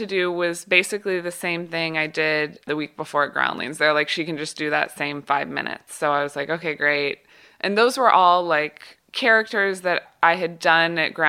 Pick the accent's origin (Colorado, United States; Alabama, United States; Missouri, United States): Missouri, United States; Kansas City; I was from Kansas City. I was in college and I was kind of confused about what I wanted